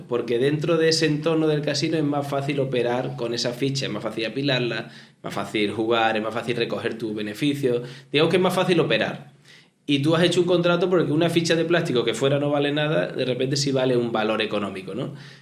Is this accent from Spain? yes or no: yes; Huelva, Andalusia, Spain; soy de Huelva, una ciudad pequeñita, pero he vivido 20 años fuera.